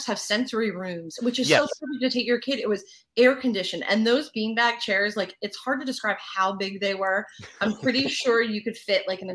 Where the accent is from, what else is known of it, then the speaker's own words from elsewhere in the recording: New Jersey, United States; I'm originally from New Jersey, so I am a fan of the city in general